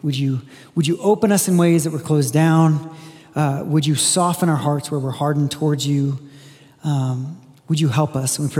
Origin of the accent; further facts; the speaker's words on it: Brazil; I grew up in Brazil, so I kind of was partial to them